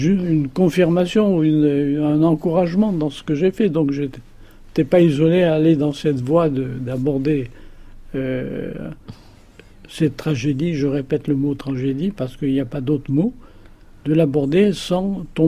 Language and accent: French; Morocco; Je ne suis pas un juif qui parle de la situation des juifs, je suis un marocain qui parle d'une situation propre à des juifs marocains.